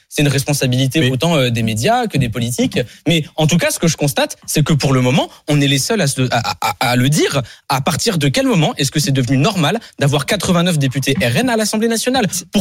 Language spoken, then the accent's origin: French; Île-de-France, France